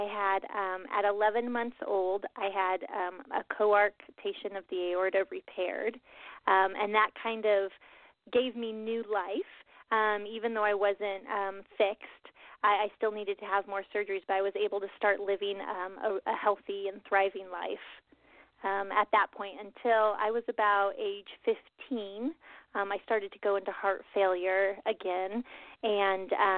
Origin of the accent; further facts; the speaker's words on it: Pasadena, California, United States; Well, I was born and raised in Pasadena, so I'm an L.A. native.